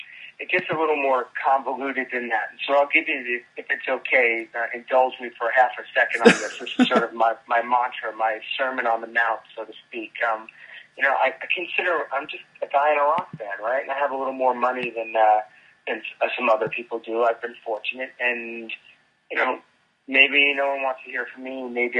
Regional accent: New York, United States; I grew up on Long Island, so you couldn't escape

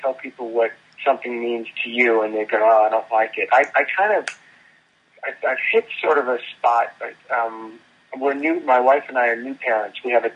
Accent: New York, United States; I grew up on Long Island, so you couldn't escape

